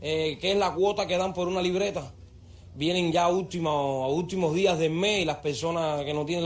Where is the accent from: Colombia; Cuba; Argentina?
Cuba; moved away; Salimos de Cuba buscando otra vida, otras cosas nuevas, porque aquello está malo.